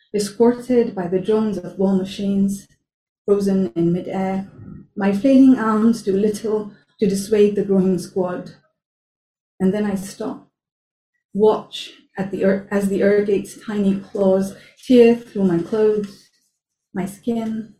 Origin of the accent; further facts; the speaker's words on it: Nepal; So like I said, I grew up in Nepal, and most of my adulthood, like late teens to my early 20s, no, more than that, actually.